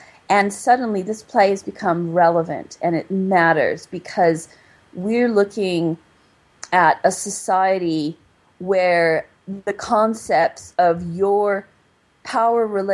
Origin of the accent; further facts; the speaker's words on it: United States; And for me, especially since I'm an American, this whole concept of, you know, the class system